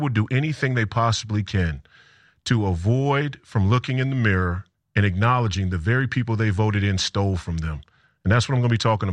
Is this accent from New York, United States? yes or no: no; Minnesota, United States; As a Minnesotan, I'm disappointed and I'm, concerned, is putting it mildly.